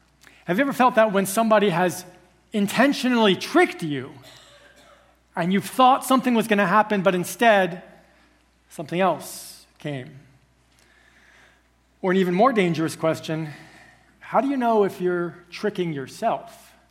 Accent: Connecticut, United States; And so in our house, I grew up in Connecticut, we had this little garden by the side of our house.

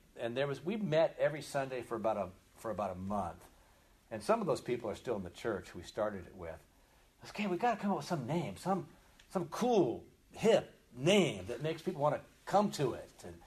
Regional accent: Mountain View, California, United States; Grew up in the area. I grew up in Mountain View. I left a couple times and somehow ended up back here.

